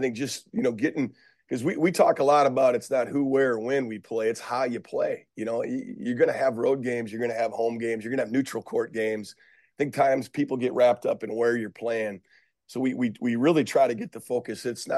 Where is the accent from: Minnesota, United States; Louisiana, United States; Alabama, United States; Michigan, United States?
Minnesota, United States; I mean, I grew up in Minnesota, so I've always kind of followed the Gophers.